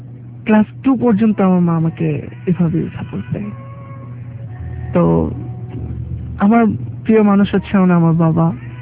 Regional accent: Dhaka, Dhaka Division, Bangladesh; born there; আমার জন্ম ঢাকাতেই, মোহাম্মদপুর কাদের কথা অজিন।

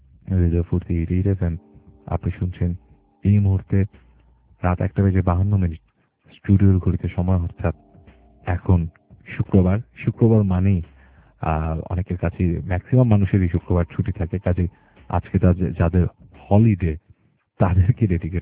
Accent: Bangladesh; সারাটা বছর ধরে আমি বাঙালি, আমি বাংলাদেশি, বাংলাদেশের জন্য কিছু করার চেষ্টা করি

